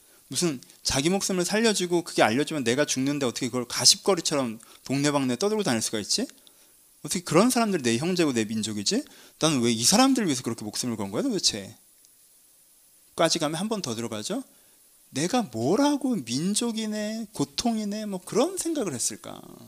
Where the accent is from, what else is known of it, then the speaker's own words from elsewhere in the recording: Cheonan, South Chungcheong, South Korea; 강남에서 다들 지하철을 타고 학교를 가는데 저는 천안이었으니까